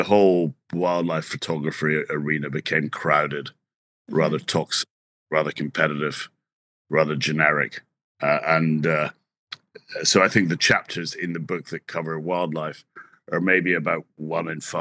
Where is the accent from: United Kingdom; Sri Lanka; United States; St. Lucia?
United Kingdom; London; There's London, which is my hometown, so that's an important one.